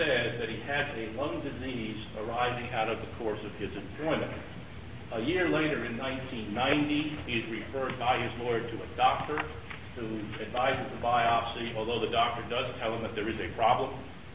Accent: Houston, Texas, United States; Good morning. … from Houston.

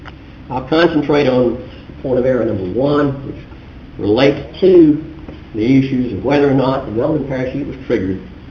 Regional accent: Dallas, Texas, United States; from Dallas, Texas.

